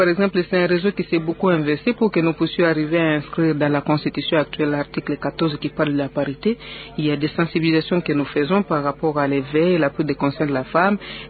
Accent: Wamba, Haut-Uélé, DR Congo; Oui, je suis originaire du territoire de Wamba.

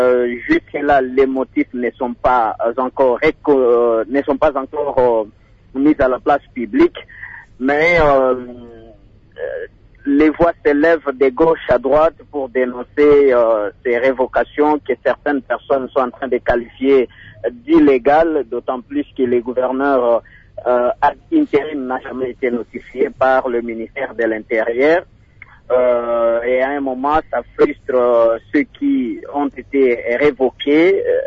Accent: Maniema, DR Congo; now in Kinshasa, DR Congo; Je voudrais revenir sur un sujet chez moi au Maniema, bien qu'en état à Kinshasa aujourd'hui

